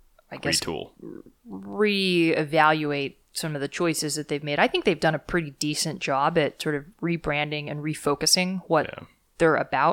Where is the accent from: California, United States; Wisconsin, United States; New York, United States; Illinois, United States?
California, United States; I think maybe I grew up in Ventura County, which is